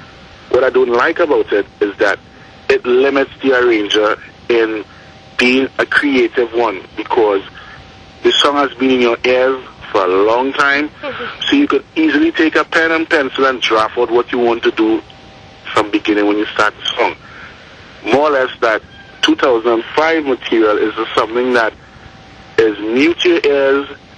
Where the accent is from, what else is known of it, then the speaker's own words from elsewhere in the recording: Tobago, Trinidad & Tobago; now in Trinidad, Trinidad & Tobago; I'm from Tobago, but I'm now residing in Trinidad for the past 10, 12 years.